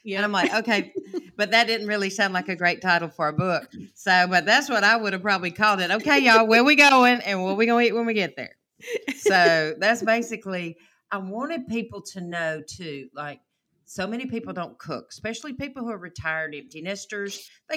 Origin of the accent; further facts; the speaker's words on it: Alabama, United States; I said, sir, please help me. I am from Alabama.